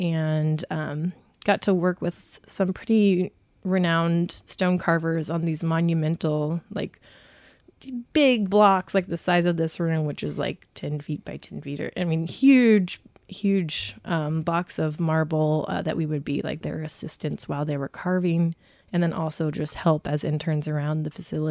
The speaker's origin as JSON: {"language": "English", "town": "Hilton Head Island", "region": "South Carolina", "country": "United States", "tie": "born or raised there", "also_born_or_lived": "Florida", "said": "I was born in Florida, mm-hmm. and lived there until I was 8. Then we moved to Hilton Head Island, actually."}